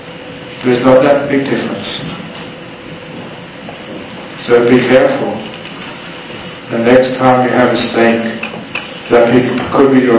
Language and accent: English; England, United Kingdom; In our cultures, we started off, in my culture, England, we started off as the English were superior to everybody else.